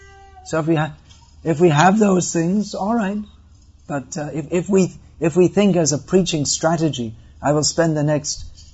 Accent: England, United Kingdom; now in India; I'm living in India. I don't live in America or England. But I was brought up in England, raised in England.

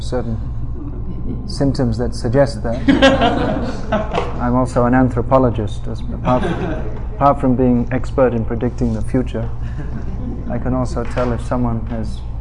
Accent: England, United Kingdom; born there; I was born in England, so we used to see the on TV, the news, the demonstrations

